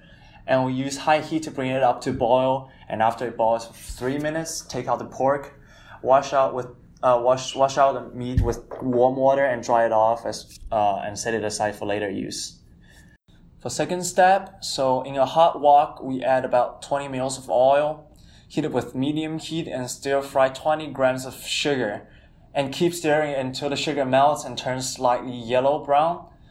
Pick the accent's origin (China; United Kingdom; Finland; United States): China; Since I'm from China